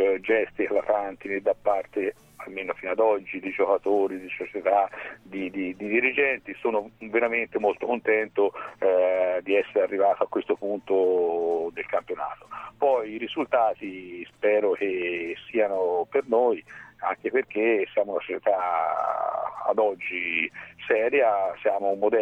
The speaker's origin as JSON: {"language": "Italian", "town": "Siena", "region": "Tuscany", "country": "Italy", "said": "io sono di Siena e sono abituato a correre il palio lo vince uno"}